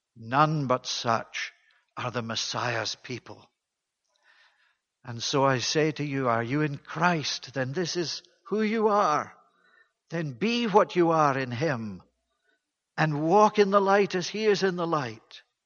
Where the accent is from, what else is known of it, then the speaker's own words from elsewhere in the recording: Scotland, United Kingdom; as it was in the circles in which I was brought up back in Bonnie, Scotland, in churches with no gospel at all